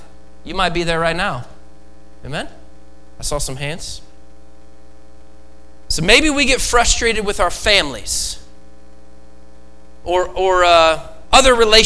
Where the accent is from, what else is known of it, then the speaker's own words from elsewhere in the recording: West Coast, United States; I was born and raised in the West Coast, but one thing I love about the Midwest is raising kids here.